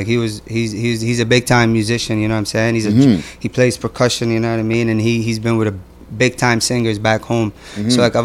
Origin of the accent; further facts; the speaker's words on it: Lebanon; I'm from Lebanon.